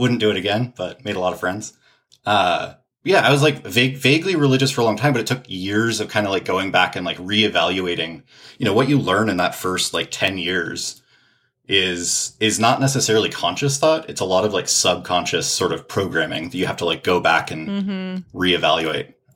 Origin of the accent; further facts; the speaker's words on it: Santa Cruz, California, United States; so I grew up in Santa Cruz. So Santa Cruz is like a, you know, there's a major university there.